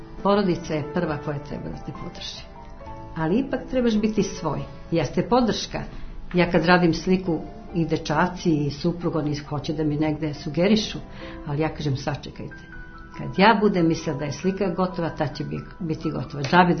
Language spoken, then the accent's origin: Serbian; Babljak, Ferizaj District, Kosovo; Od dete sa sela, nemaštine, nisam mogla da završim. Ja sam sela sa Kosova, iz Uroševca, Babljak selo, prelepo selo